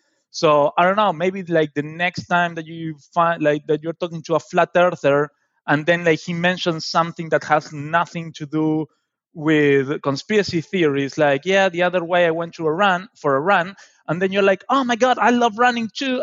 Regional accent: Argentina; it's from back home. I went to Buenos Aires. I'm not from Buenos Aires

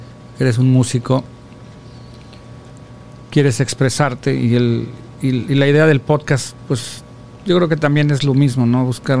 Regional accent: Mexico; moved away; Cuando nos fuimos de México, pues acababas de nacer prácticamente, estabas muy chiquillo.

